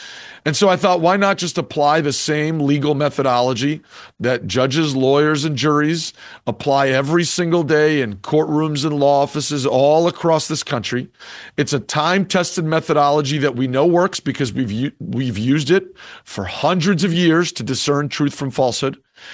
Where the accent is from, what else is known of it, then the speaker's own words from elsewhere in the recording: United States; I wrote the book as an American who loves this country